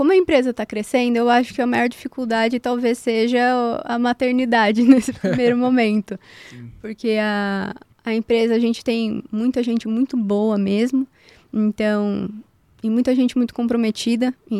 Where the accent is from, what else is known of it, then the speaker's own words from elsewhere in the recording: São Paulo, Brazil; Eu moro em São Paulo, sou de São Paulo